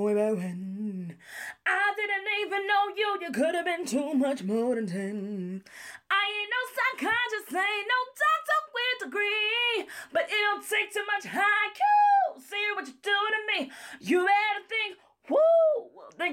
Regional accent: Brooklyn, New York, United States; Hey, how you doing? … I'm from Brooklyn, New York.

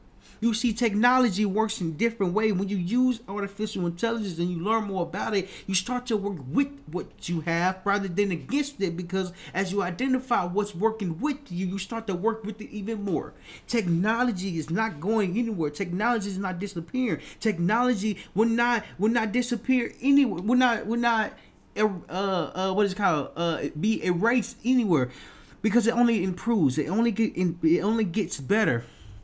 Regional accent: Little Rock, Arkansas, United States; I moved back to my hometown, Little Rock, Arkansas.

